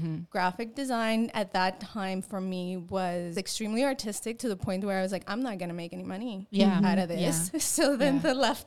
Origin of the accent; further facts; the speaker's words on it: Tijuana, Baja California, Mexico; So I grew up in Tijuana in Mexico. That's where I went to school. That's where all my family is. This little border town.